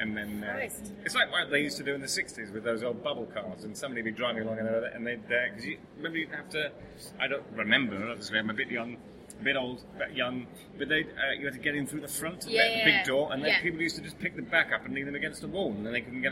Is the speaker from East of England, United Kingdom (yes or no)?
no; London, United Kingdom; And you say, oh, I'm from London. And they say, oh, you're from London.